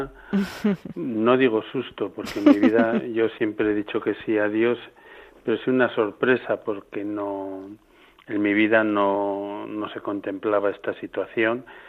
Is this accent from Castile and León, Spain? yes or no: no; Alcorisa, Aragon, Spain; Yo siempre tuve modelo el cura de mi pueblo, ¿no? Un pueblo Alcoriz, a Teruel.